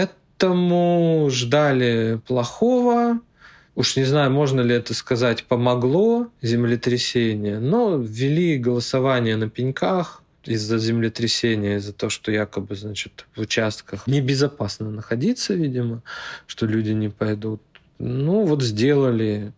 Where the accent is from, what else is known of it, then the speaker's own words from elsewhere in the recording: Arkhangelsk, Arkhangelsk Oblast, Russia; В моем родном городе Архангельске, например